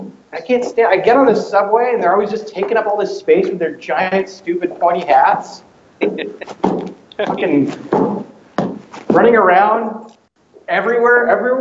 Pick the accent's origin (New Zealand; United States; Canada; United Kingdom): United States; the South; They don't exist. I'm from the South. You're from the South.